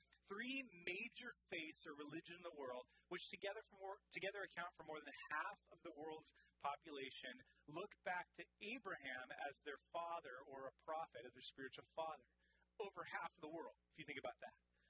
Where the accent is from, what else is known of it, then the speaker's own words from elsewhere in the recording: Seattle, Washington, United States; I'm okay. I'm from Seattle, and that's who I am, right?